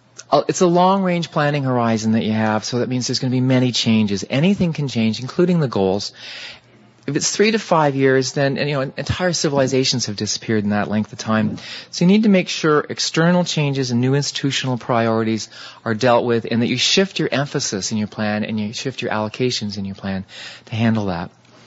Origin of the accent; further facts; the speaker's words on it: Canada; Being Canadian, we try not to brag, but in this case, we do.